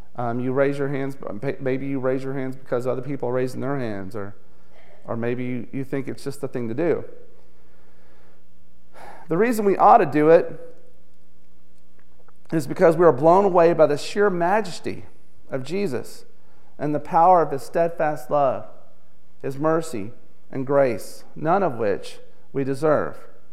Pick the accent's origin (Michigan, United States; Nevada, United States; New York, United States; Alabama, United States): Alabama, United States; I'm a Crimson Tide guy. I'm from Alabama. I graduated from Alabama.